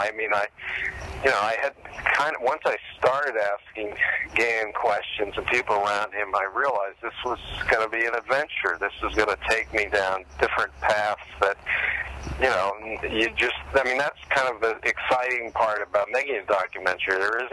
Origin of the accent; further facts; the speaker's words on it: Connecticut, United States; I mean, I unfortunately where I was growing up in Connecticut experienced something that was kind of like a combination of West Side Story and The Warriors